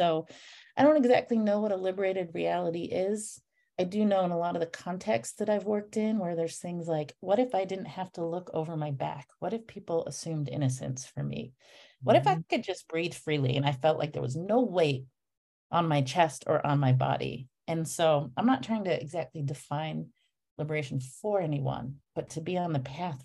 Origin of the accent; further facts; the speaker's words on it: New Hampshire, United States; I'm a white woman and I was raised in New Hampshire.